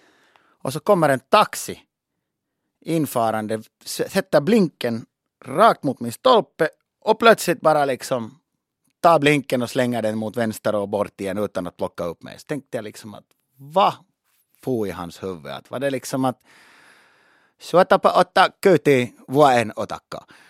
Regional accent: Finland; jag är finlandssvensk

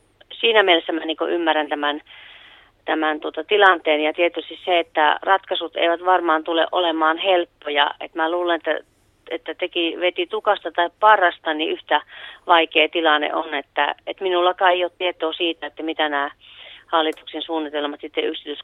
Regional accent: Eastern Finland, Finland; olemme siitä itäsuomalaisina tosi ylpeitä.

